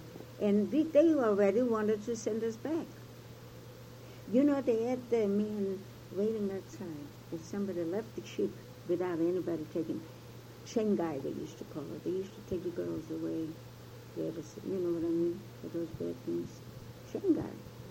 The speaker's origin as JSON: {"language": "English", "region": "New York", "country": "United States", "said": "By comparison. I come from New York. And all the towns around, big places, family lived on."}